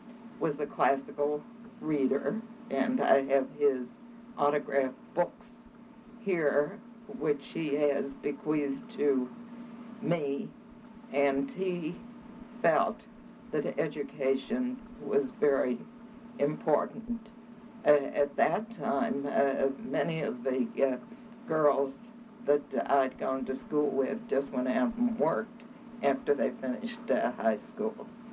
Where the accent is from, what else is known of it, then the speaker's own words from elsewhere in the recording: Pittsburgh, Pennsylvania, United States; Okay, I have spent the larger part of my life in Pittsburgh. I think that I was born on Bedford Avenue, but we lived there for only a very short time.